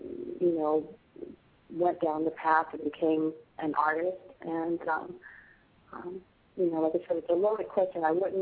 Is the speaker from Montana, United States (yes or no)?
no; California, United States; I grew up predominantly in the San Francisco Bay Area, and predominantly black, all black community.